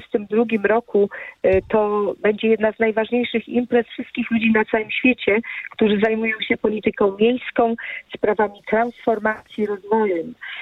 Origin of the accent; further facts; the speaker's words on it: Silesian Voivodeship, Poland; Ja też się cieszę jako Ślązaczka z tego, bo pokazujemy, że my tutaj na Śląsku jesteśmy bardzo dobrze przygotowani organizacyjnie, jesteśmy gościnni, jesteśmy otwarci i generalnie pracowici.